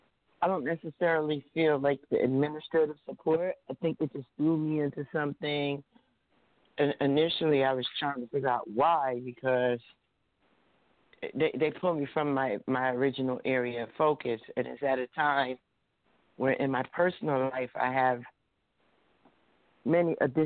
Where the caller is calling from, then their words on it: New Jersey, United States; I'm calling from New Jersey.